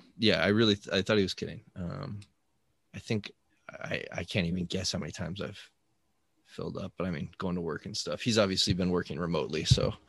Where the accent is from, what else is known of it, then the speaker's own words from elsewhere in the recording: Colorado, United States; I always have a strange feeling with Columbine because, you know, growing up in Colorado, it like felt so close